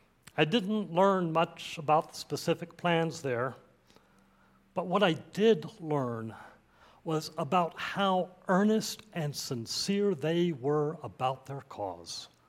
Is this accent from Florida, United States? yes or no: yes; Tallahassee, Florida, United States; moved away as an adult; Shortly after I moved to North Carolina from my hometown of Tallahassee, Florida, back in the mid-1980s